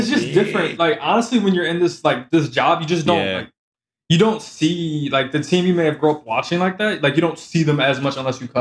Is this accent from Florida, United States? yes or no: no; Chicago, Illinois, United States; I grew up a Bulls fan. I grew up in Chicago, Chicagoland area.